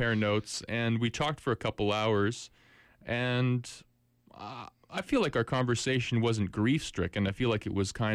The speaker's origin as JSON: {"language": "English", "country": "Canada", "said": "I'm struck as a Canadian who observes these elections."}